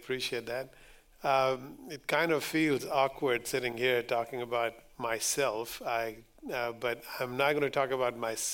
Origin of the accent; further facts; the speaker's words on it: Tando Allahyar, Sindh, Pakistan; born there; I was born in Pakistan. I was born in a small town called Tundu Alayar. Tundu Alayar is a rural town in the province of Sindh.